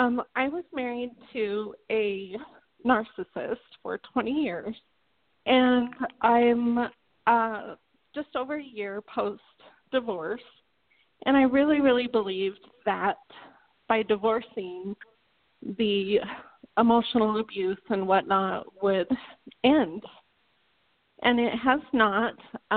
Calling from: Salt Lake City, Utah, United States; Hi, Ryan. … from Salt Lake City.

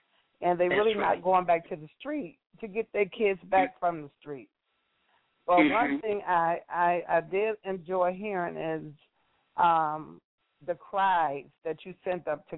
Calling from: Syracuse, New York, United States; Yes, I do. I was calling from Syracuse, New York. Hello.

